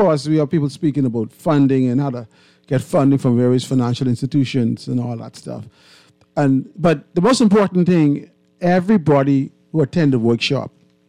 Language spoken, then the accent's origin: English; Long Island, Bahamas; Like, I'm from Long Island.